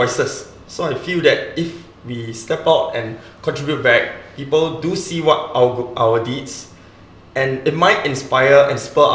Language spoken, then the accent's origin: English; Singapore; And I feel not just as an athlete, but as a Singaporean, it's our duty to actually give back to the country.